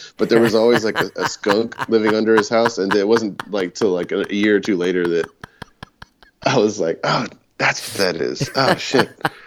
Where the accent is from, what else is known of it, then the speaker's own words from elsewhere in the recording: Midland, Texas, United States; also born or lived in San Antonio; I was born in San Antonio and grew up in South Texas. And when I was about 8 years old, my family moved out to Midland, Odessa area.